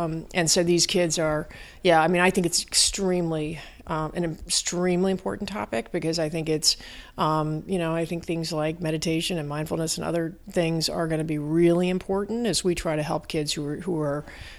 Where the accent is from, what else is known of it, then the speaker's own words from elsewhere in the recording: Chicago, Illinois, United States; I mean, I'm from Chicago, and I was on the Chicago Public School Board for 2 years